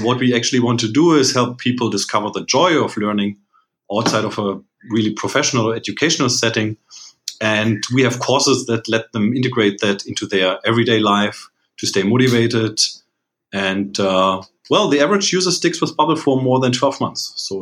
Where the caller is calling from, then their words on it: Berlin, Germany; English is a second language; Germany, Berlin, Germany, actually.